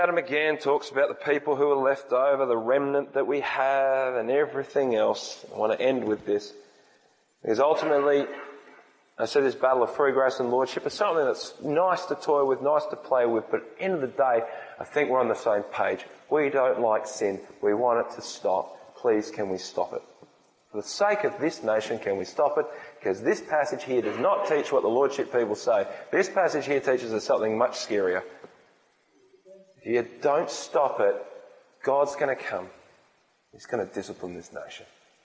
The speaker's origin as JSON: {"language": "English", "country": "Australia", "said": "Here we are as an Australian people."}